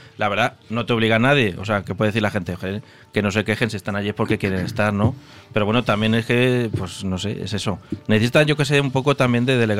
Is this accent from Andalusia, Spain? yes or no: no; Cuenca, Castilla-La Mancha, Spain; Y además nosotros es que somos de Cuenca